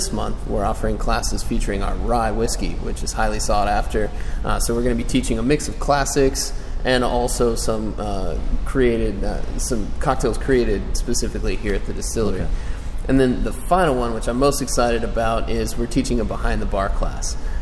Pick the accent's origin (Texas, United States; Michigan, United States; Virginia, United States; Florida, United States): Texas, United States; now in New York, United States; I was born and raised in Texas.